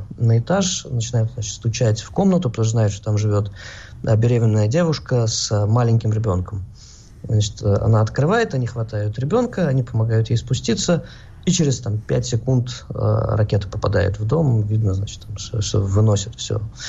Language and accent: Russian; Moscow, Russia; now in Israel; Мы из Москвы, мы не привыкли к таким тесным социальным контактам и плотности социальных связей.